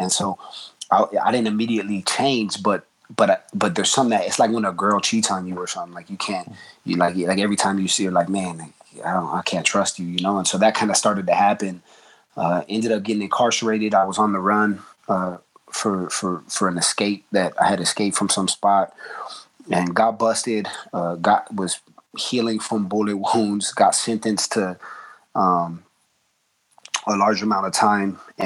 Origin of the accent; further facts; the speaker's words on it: Los Angeles, California, United States; I grew up here in Los Angeles. I was born and raised in this city.